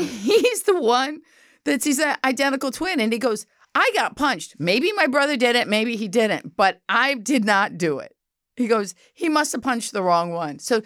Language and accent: English; Ohio, United States; I grew up in Ohio, okay?